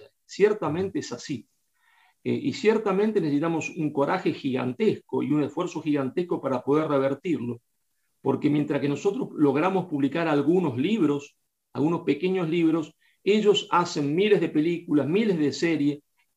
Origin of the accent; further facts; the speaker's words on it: Spain; como somos españoles, si vamos a morir, moriremos de pie, moriremos peleando.